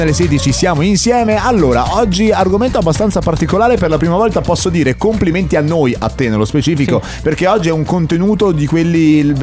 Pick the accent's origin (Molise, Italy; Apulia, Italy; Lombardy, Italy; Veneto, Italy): Veneto, Italy; Pieve di Soligo, comune che in realtà si trova vicino al mio, Conegliano